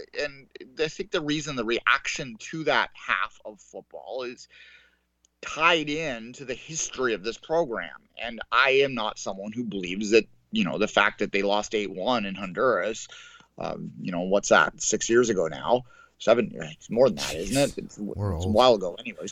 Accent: Canada; I have some family obligations on Thanksgiving here in Canada.

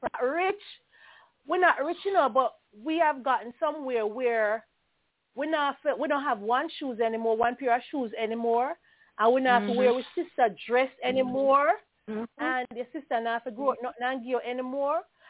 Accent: Jamaica; That was one of my favorite poems because it reflected everything we did as children growing up in Jamaica.

